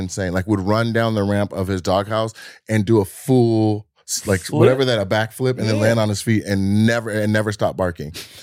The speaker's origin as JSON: {"language": "English", "town": "Lacey", "region": "Washington", "country": "United States", "tie": "born or raised there", "said": "So I'm born St. Peter's Hospital, Olympia, Washington, raised 8 minutes from there in Lacey, Washington."}